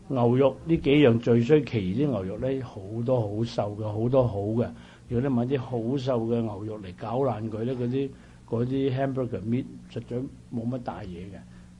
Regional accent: China; 豬，我哋中國人乜嘢都食噶

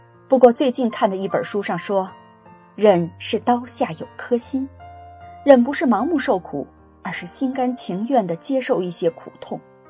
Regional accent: Guangdong, China; 我是广东人，广东人口头上只说忍，但书面语用的是忍耐。

